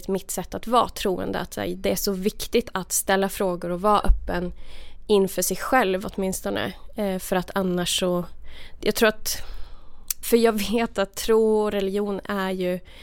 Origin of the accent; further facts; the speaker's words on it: Värmland, Sweden; jag kom ju då från Värmland där jag var så här, lite så här udda frikyrkounge tänker jag.